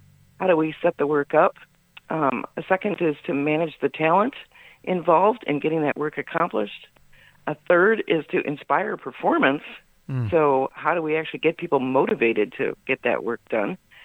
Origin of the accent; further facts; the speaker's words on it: Engadine, Michigan, United States; I grew up in Ingadine, Inga-ringa-dingadine